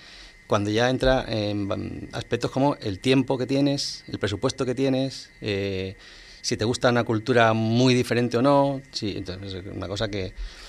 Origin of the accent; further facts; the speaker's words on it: Canary Islands, Spain; Bueno, yo soy canario.